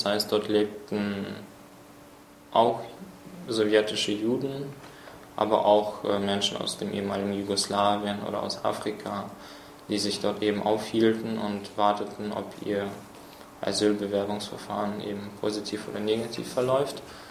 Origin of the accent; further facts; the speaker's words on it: Transnistria, Moldova; German is a second language; now in Germany; weil ich war in Moldawien auf einem Gymnasium, und zwar auf einem, ja im Prinzip war das wahrscheinlich mit das Beste, was zumindest Transnistrien, das ist eine Teilrepublik Moldawiens, damals anzubieten hatte.